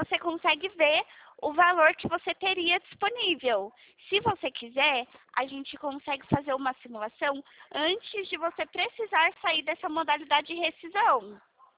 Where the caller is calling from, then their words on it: Itatiba, São Paulo, Brazil; Minha cidade é Itatiba.